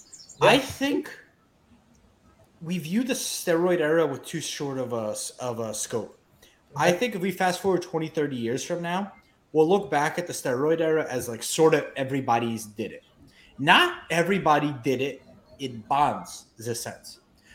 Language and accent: English; Ukraine; We're from the Ukraine, so we were.